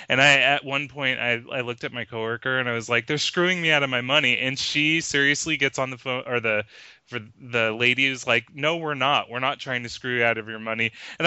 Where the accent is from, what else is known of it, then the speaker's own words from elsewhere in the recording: United States; Were really snooty to me because I'm American, you know, but like